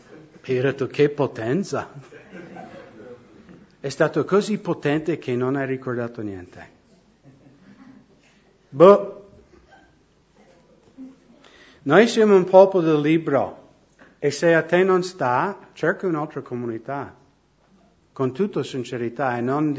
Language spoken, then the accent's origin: Italian; United States; io sono americano